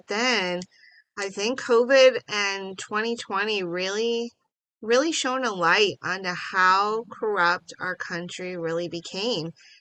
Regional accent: Cornville, United States; Oh, yeah. I grew up in Cornville.

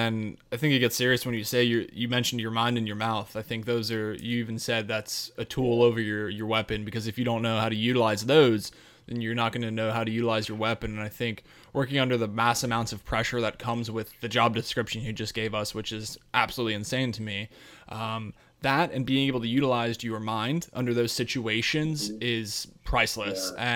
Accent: Colorado, United States; I grew up in Colorado and I was running around the forest there just doing the same exact thing with my neighbor.

